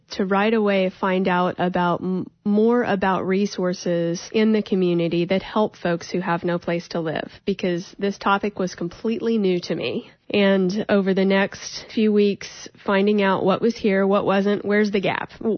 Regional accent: Midwest, United States; because I grew up in the Midwest, and just that need to care for myself, the work ethic.

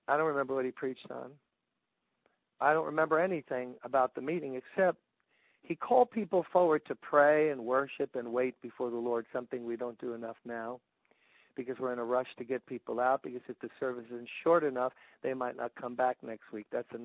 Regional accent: Brooklyn, New York, United States; It was Milford, Connecticut, and I grew up on the hot pavement of Brooklyn.

